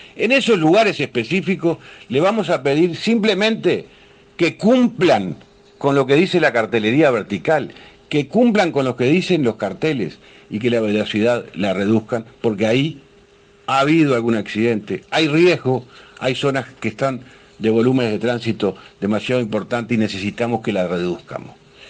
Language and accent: Spanish; Uruguay; y que como uruguayos que queremos salvar vidas, y esa es mi responsabilidad